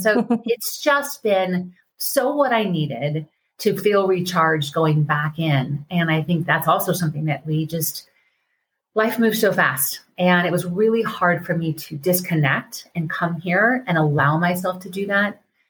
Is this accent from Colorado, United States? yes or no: yes; Colorado, United States; and I've been to Telluride so many times, I'm from Colorado, was so spectacular.